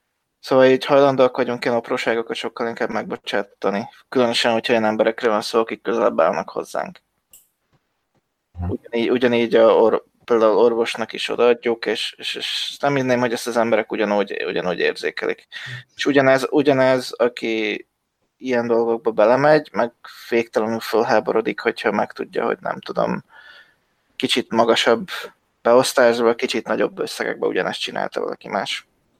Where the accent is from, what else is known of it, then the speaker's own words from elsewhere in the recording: Slovakia; mi, mint felvidéki magyarok kisebbség, két helyről is kapunk támogatásokat, a szlovák államtól is